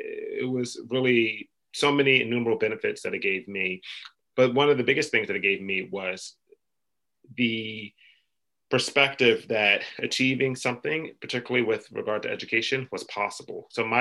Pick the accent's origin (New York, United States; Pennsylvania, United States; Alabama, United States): Pennsylvania, United States; Philadelphia; Yes. This is in Philadelphia. Yeah. I grew up in Philly.